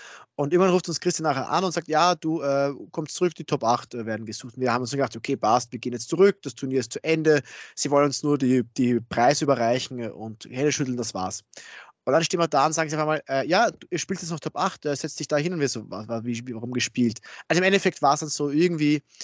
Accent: Austria; der Spanier und ich als Österreicher hatten eigentlich keinen mehr

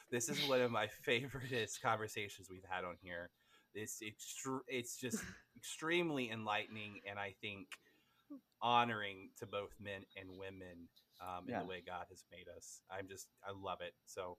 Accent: the South, United States; I'm from the South in America.

